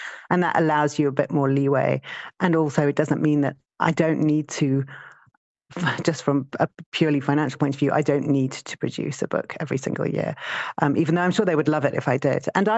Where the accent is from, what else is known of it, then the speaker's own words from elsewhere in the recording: Harare, Zimbabwe; my childhood in Zimbabwe was quite suburban. I grew up in Harare, so it wasn't, it's very different to that.